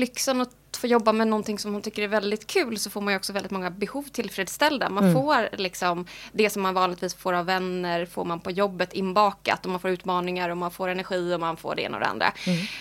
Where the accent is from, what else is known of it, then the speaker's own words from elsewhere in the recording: Småland, Sweden; Jag tror att jag är uppvuxen i Småland, alltså liksom på landet. Och kände nog aldrig riktigt att jag passade in där faktiskt.